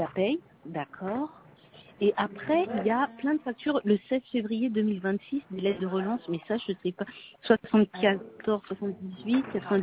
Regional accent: France; Je viens de France et je viens de...

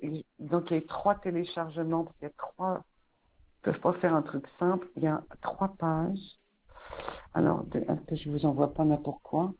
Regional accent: Paris, Île-de-France, France; born there; Ah ben non, mais moi, je suis née à Paris, moi, carrément. 75 004. Voilà. Commune de naissance parisienne.

